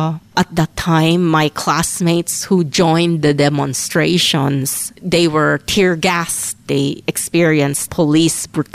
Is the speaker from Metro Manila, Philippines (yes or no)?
yes; Manila, Metro Manila, Philippines; born there; English is a second language; I was born from Manila, Philippines, and my birthday is August 8th, 1964. My family, we are third generation Chinese living in the Philippines.